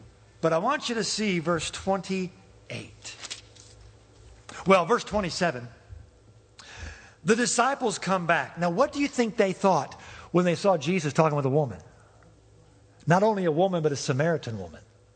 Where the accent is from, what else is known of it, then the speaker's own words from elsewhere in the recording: Evansville, Indiana, United States; Yeah, I'm from Evansville.